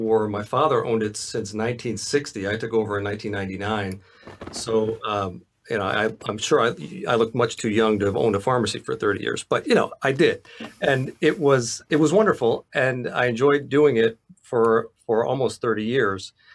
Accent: Saratoga Springs, New York, United States; You know, it's Saratoga Springs is my hometown. And as far back as I can remember, I wanted to be mayor.

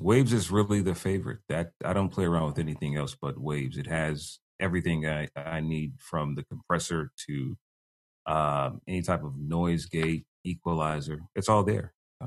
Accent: Chicago, Illinois, United States; Well, for me, Chicago's home.

